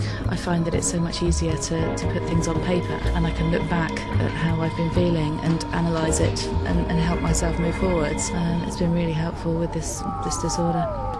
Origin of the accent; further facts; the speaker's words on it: Portsmouth, South East England, United Kingdom; I'm 36 and I'm from Portsmouth.